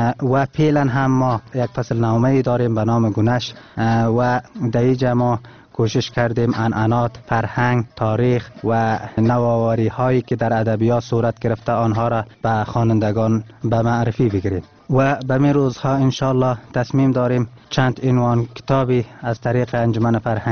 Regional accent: Afghanistan; first language Turkmen; Persian is a second language

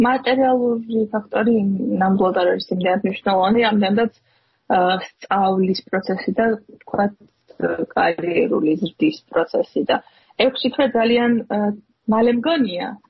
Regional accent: Tbilisi, Georgia; შეიძლება იმიტომ, რომ მთელი ბავშვობა იქ გავატარე და ჩემი აზრით ფანტასტიკური ბავშვობა მქონდა და ეს გრძნობები ემატება. ჩემთვის სახლი ჩემი თბილისის სახლია

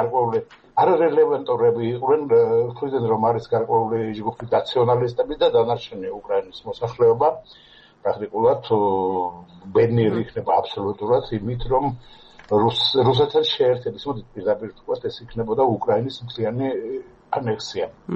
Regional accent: Batumi, Adjara, Georgia; also born or lived in Ukraine; დაბადებული ვარ უკრაინაში და

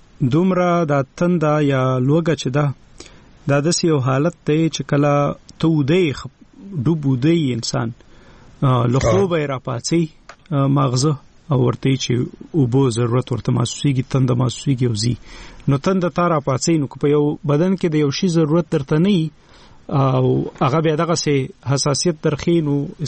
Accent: Khyber Pakhtunkhwa, Pakistan; زه د وزیرستان یم او

